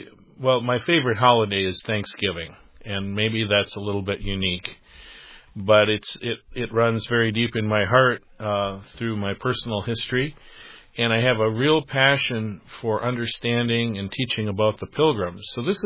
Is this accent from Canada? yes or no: no; Wisconsin, United States; While I'm here in Texas, Bruce, which is not my home, I'm from Wisconsin.